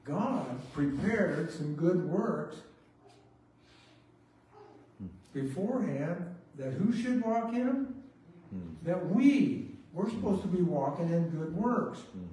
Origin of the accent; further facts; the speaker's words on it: Tonasket, Washington, United States; moved away; I grew up in Tenasket, Norville. Went to high school in Norville, Tenasket. Left here some 50, probably closer to 60 years ago now.